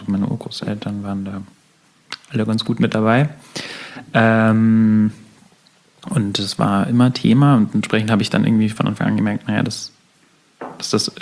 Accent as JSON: {"language": "German", "town": "Munich", "region": "Bavaria", "country": "Germany"}